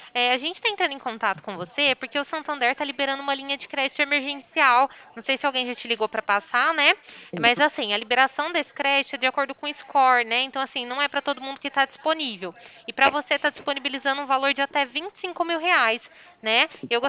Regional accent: Sertãozinho, São Paulo, Brazil; Eu sou daqui de Sertãozinho, você é de outra cidade, né?

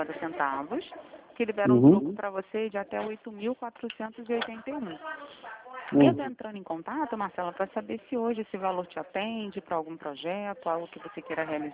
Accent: Rio de Janeiro, Brazil; eu sou do Rio.

